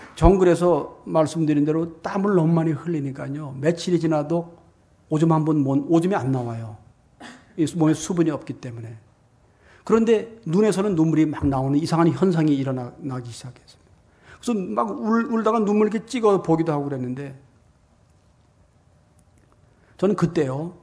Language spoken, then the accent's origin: Korean; Seoul, South Korea; 제가 어린 시절에 저희 동네 앞에 저기 전 서울에서 태어났습니다.